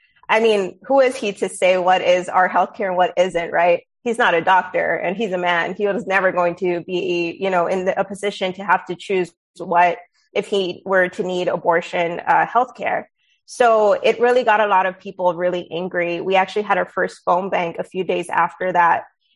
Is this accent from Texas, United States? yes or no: yes; Laredo, Texas, United States; my hometown of Laredo, which is where I live